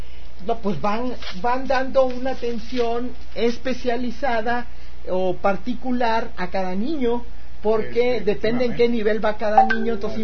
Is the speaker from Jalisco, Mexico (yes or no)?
no; Chiapas, Mexico; lo mandaron a un pueblo allá en mi tierra, en Chiapas, lejísimos